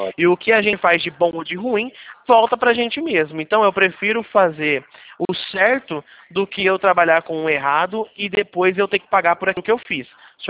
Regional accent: Mogi Guaçu, São Paulo, Brazil; Eu sou aqui do interior de São Paulo, Mogi Guaçu

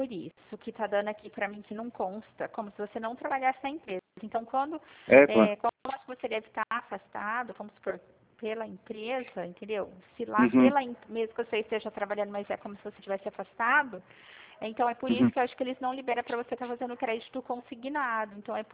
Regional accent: Pirassununga, São Paulo, Brazil; Eu fico no estado de São Paulo. Sou da cidade de Pirassununga.

